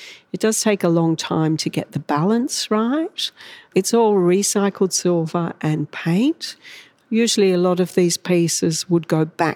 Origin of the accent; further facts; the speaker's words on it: Newcastle, New South Wales, Australia; the kind of environment that I grew up with in Newcastle in the 1970s and early 80s, where BHP was kind of at its peak.